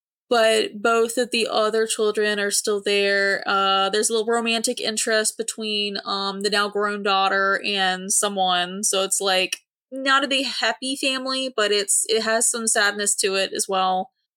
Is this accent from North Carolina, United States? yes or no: yes; Raleigh, North Carolina, United States; Oh, there was one when I was growing up in Raleigh. It was called Raleighwood.